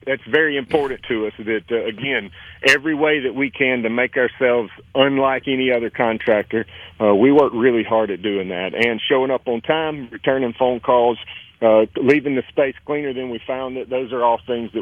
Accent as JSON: {"language": "English", "region": "Mississippi", "country": "United States", "tie": "born or raised there", "said": "You know, I was born and raised right here in Central Mississippi"}